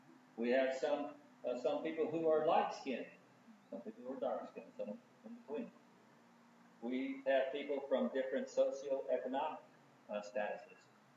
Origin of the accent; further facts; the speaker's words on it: United States; I copped it as an American. Because because I'm an American, I am oil thirsty.